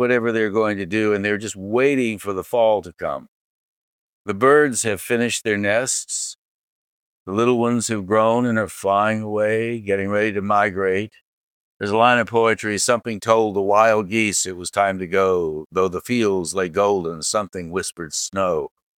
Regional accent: Asheville, North Carolina, United States; And as I'm moving toward Asheville, my hometown, I'm feeling complete. I'm headed home.

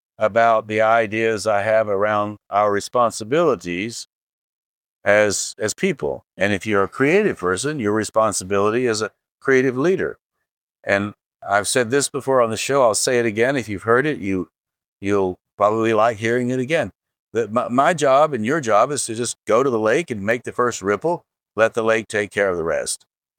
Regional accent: Asheville, North Carolina, United States; And as I'm moving toward Asheville, my hometown, I'm feeling complete. I'm headed home.

